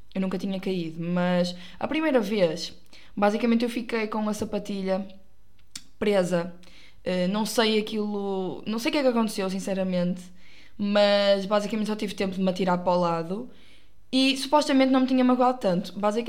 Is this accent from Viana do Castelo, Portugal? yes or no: no; Porto, Portugal; now in Coimbra, Portugal; eu sou do Porto e vivo com os meus pais no Porto, e acho que às vezes dá para perceber pelo meu sotaque, que, por sua vez, é o melhor sotaque de Portugal.